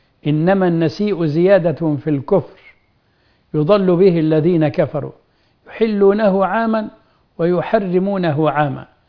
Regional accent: Egypt; بلدنا مصر

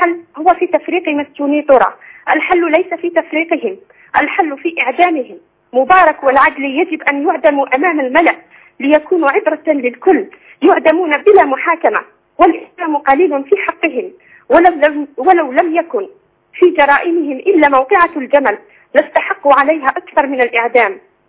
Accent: Algeria; كما حدث عندنا في الجزائر سنوات الإرهاب المفتعل

